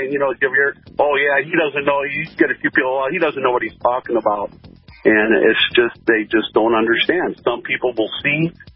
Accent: Milwaukee, Wisconsin, United States; Well, see, I'm actually Mexican and German, so I kind of grew up in both heritage. I'm born and raised in Wisconsin, in Milwaukee.

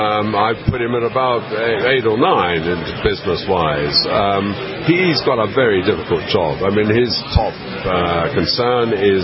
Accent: United Kingdom; particularly as a Brit, the financial sector, the City of London, is perhaps some would say a disproportionately large chunk of our GDP.

